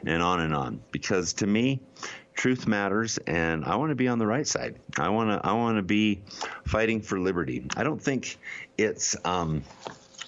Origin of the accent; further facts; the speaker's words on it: Utah, United States; I've talked in weeks past about what I like to call the in my hometown, I call them the Utah Sanhedrin there on the hill, the Sadducees and Pharisees that we have in my hometown.